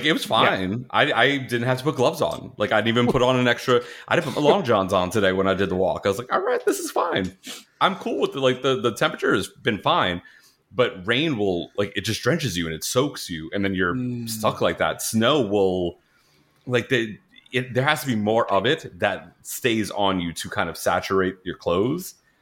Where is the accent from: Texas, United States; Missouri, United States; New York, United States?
New York, United States; this was not something that I grew up in New York. I dealt with the early sunsets and everything. Like, it wasn't until I moved to Florida